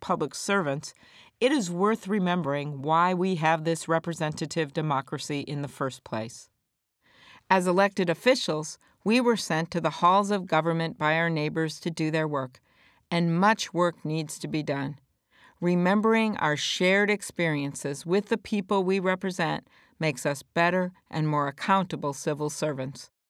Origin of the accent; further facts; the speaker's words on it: Plymouth, Minnesota, United States; growing up in Plymouth, Minnesota in the 1960s and 70s. Back when I was in fourth grade, I was actually kicked out of my cherished suburban public school, Beacon Heights Elementary, for having the audacity to be the first girl to wear pants.